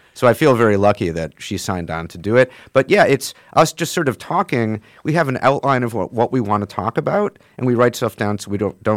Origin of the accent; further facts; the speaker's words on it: Southfield, Michigan, United States; But I grew up, so when I was a kid, we lived in a place called Southfield, right on 8 Mile.